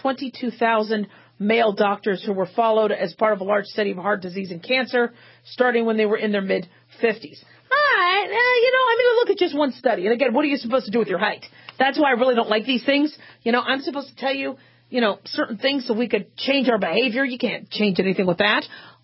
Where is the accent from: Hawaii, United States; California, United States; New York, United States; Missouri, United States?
New York, United States; I don't know if I can speak New York. I'm a New Yorker.